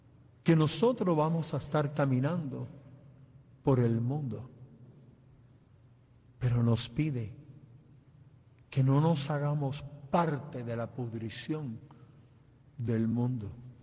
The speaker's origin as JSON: {"language": "Spanish", "country": "Cuba", "said": "Yo que soy cubano"}